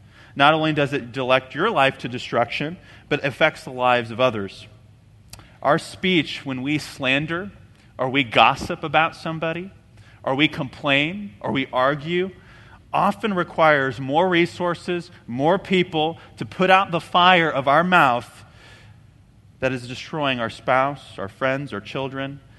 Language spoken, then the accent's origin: English; California, United States; I grew up in Southern California, and one of the most disturbing things that we would see almost yearly was the amount of disaster and destruction that was caused by a small fire.